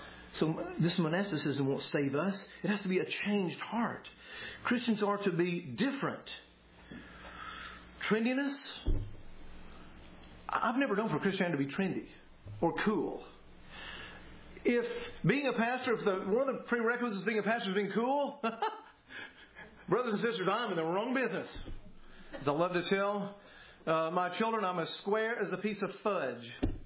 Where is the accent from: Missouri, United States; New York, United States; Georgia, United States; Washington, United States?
Georgia, United States; Now, my home county up in North Georgia has 3,000 people.